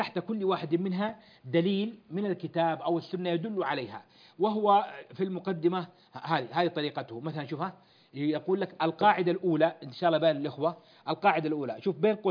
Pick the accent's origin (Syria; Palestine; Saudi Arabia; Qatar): Saudi Arabia; عندنا في المملكة العربية السعودية